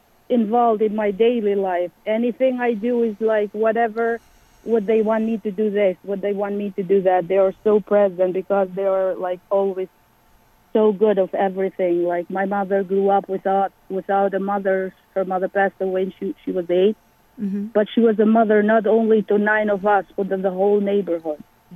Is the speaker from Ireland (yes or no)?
no; Albania; English is a second language; now in Albany, United States; Hi, I am from New York, Albany, New York. Yes. I'm originally from Albania